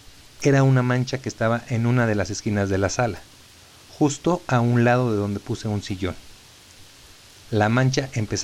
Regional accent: Bogotá, Colombia; moved away as an adult; now in Mexico City, Mexico; Soy originario de Bogotá, Colombia, y llegué a vivir a la Ciudad de México hace 8 años.

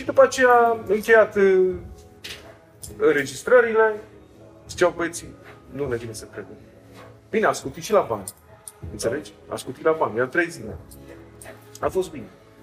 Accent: Transylvania, Romania; Păi zic, măi vole, eu vin din Transilvania, bunic meu

